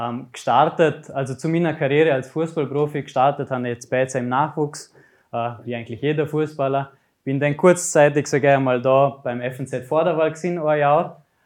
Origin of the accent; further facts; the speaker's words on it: Bezau, Vorarlberg, Austria; accent: Bregenzerwald dialect; Ich komme eben aus Bezau, aus dem Bregenzer Wald.